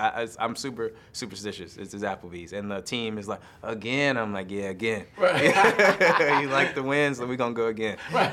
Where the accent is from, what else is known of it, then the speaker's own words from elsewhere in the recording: United States; Well, U.S. Open obviously is a favorite because I'm American